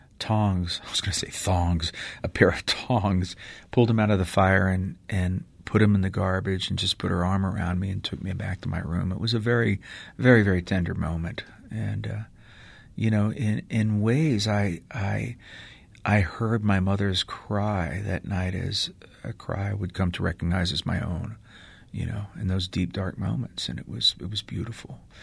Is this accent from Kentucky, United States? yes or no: no; New York, United States; I was a pretty good scrapper growing up in New York